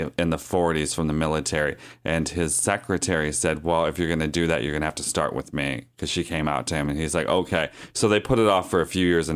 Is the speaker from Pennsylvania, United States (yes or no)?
yes; Erie, Pennsylvania, United States; But there's a funny, in my hometown in Erie, Pennsylvania, they had this big building, which is like a mansion, and he was staying there.